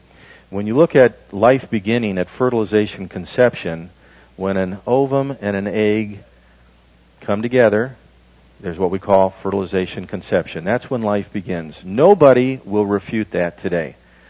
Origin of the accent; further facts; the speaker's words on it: Michigan, United States; I grew up in Michigan.